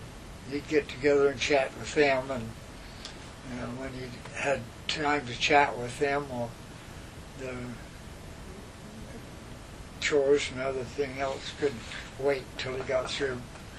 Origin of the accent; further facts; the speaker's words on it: Afton, Wyoming, United States; born there; And Dr. G.W. West was my doctor, and I was born in Afton.